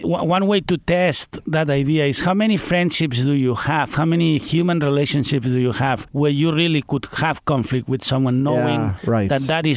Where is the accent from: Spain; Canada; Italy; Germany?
Spain; English is a second language; now in United States; I'm from Spain, and we are very straight also.